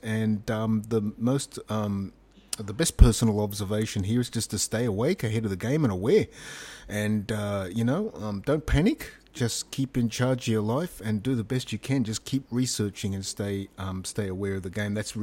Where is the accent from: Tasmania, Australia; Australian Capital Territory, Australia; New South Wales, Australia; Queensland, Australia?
New South Wales, Australia; growing up in Australia, I grew up on the northern beaches here now